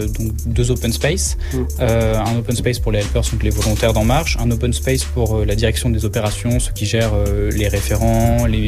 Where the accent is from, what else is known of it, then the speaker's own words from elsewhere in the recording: Auvergne-Rhône-Alpes, France; Je suis originaire d'Ardèche.